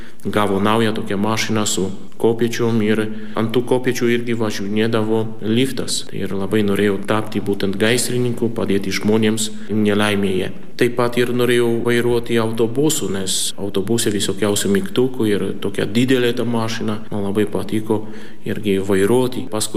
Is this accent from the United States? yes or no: no; Poland; Lithuanian is a second language; now in Klaipėda, Lithuania